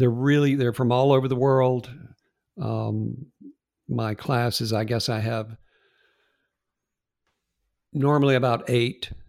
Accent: North Carolina, United States; Yeah, I was born and raised near Brevard in Rutherford County.

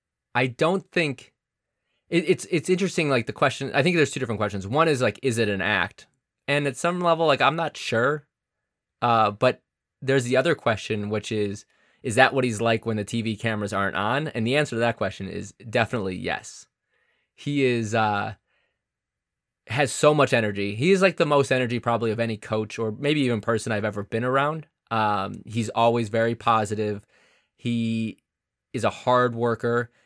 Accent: Chicago, Illinois, United States; And that was really odd because I'm from Chicago.

